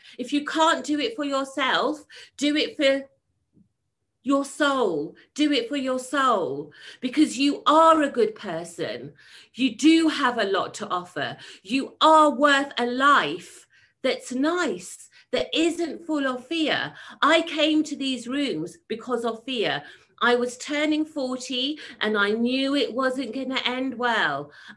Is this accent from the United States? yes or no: no; Freetown, Western Area, Sierra Leone; this addict's not using, because I'm a girl from Freetown and I'm enjoying my freedom.